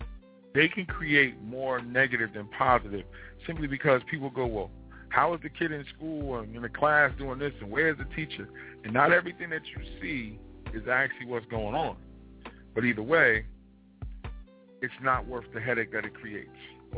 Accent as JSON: {"language": "English", "town": "Queens", "region": "New York", "country": "United States", "tie": "born or raised there", "said": "I come from South Jamaica, Queens. I was born in 40 Projects."}